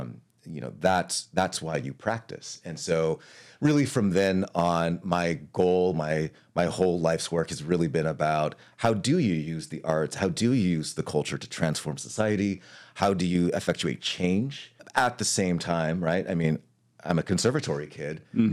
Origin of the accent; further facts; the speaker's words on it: Hawaii, United States; because I'm from Hawaii originally, it was sort of the space and the time for me to understand another practice of mine. I used to dance hula